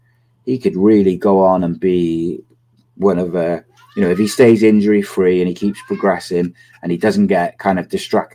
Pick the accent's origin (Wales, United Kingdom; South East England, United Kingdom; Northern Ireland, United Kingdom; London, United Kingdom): Wales, United Kingdom; I said the other day, like as a Welshman, the thought of England having a midfield of Declan Rice, Kobbie Mainoo and Bellingham it makes me feel sick